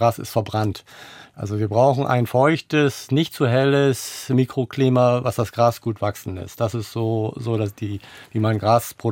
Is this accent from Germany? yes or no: yes; Lower Saxony, Germany; Und wir kommen ja aus der Wesermarsch, oder ich komme aus der Wesermarsch, und da haben wir halt sehr nasses Land.